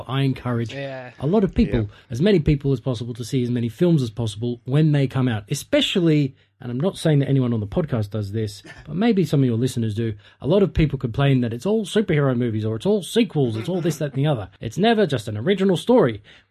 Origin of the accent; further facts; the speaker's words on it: Australia; as an Australian taxpayer